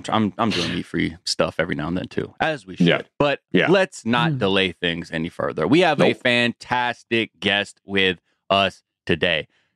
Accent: North Hollywood, California, United States; My hometown. You know, I grew up right there. Yeah, North Hollywood, baby.

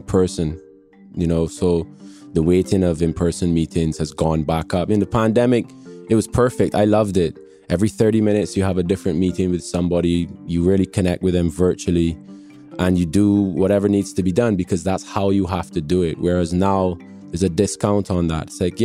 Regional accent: Barbados; also born or lived in England; I'm definitely not from Ireland. I'm from Barbados. And, I was born in England, but grew up in Barbados from an infant onwards.

